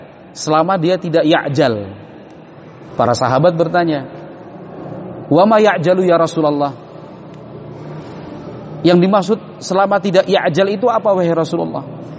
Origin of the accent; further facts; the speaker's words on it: Yogyakarta, Special Region of Yogyakarta, Indonesia; Saya dari Yogyakarta. Bapak Jogja, ibu orang Buton, tapi lahir besar sekolah di Jogja.